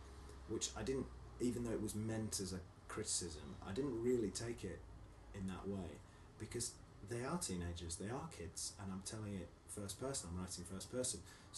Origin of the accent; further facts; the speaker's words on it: England, United Kingdom; accent: northern; So you can still hear it in my accent, you know. I speak to my mum and I go even more northern, and it's just part of me.